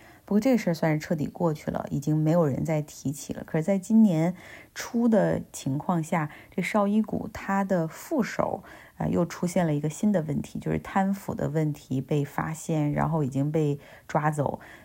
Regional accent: Harbin, Heilongjiang, China; ，我老家哈尔滨现在正在积极准备的迎接他的到来

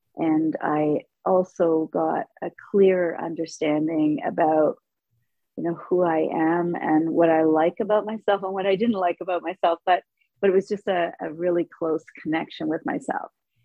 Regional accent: Muskoka, Ontario, Canada; I'm from Muskoka, Ontario, and I am 66 years old.

